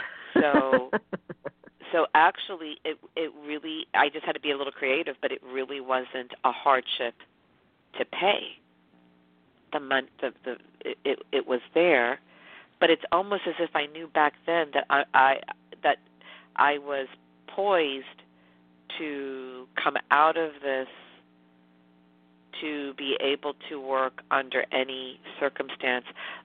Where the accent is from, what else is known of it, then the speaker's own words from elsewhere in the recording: New York City, New York, United States; accent: New York; I speak very fast as a New Yorker, and I speak crazy.